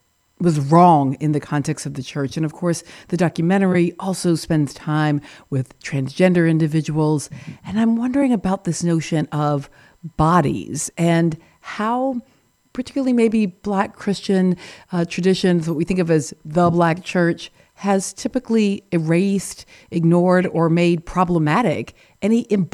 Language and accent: English; the South, United States; as you know, I'm a Southerner.